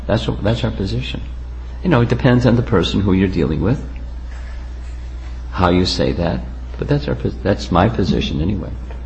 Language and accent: English; New York, United States; And I'm from New York.